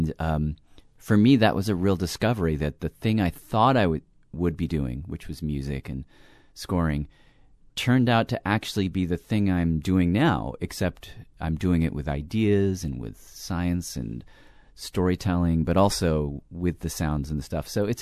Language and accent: English; Nashville, Tennessee, United States; I grew up in Nashville for the, let's see, well, you don't care exactly when, but 18 years I lived in Nashville.